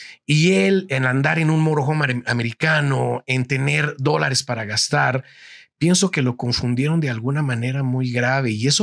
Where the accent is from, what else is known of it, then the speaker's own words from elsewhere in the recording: Ocotlán, Jalisco, Mexico; also born or lived in Mexico City; Soy originario de México, el país en donde fui registrado en Guadalajara, en un lugar que se llama Ocotlán, Jalisco. Un lugar hermoso que cuando llegamos ahí, mis hermanos, mi madre y yo, fue un paraíso para nosotros porque veníamos de la Ciudad de México.